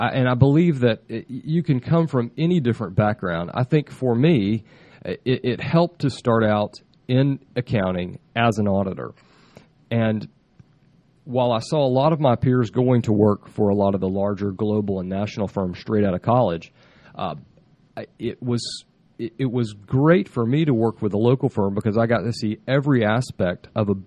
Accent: Mobile, Alabama, United States; I grew up in Mobile, Alabama, on the Gulf Coast

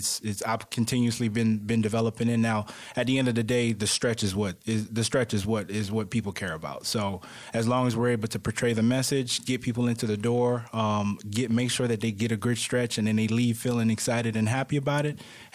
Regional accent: Florida, United States; I'm originally from Florida, so I've been playing football since eighth grade.

